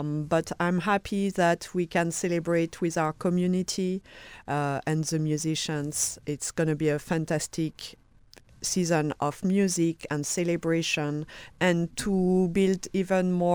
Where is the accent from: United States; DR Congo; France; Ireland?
France; It reminds me a lot of where I grew up in France